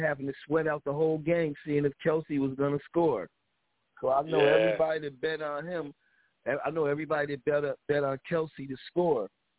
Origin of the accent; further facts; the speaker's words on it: Paterson, New Jersey, United States; I'm from Patterson, too. I grew up on right there on 31st Street. My family, we was born in Christopher Columbus Project, CCP, but I only was there till I was about 4 or 5, and then my parents bought the house on 31st Street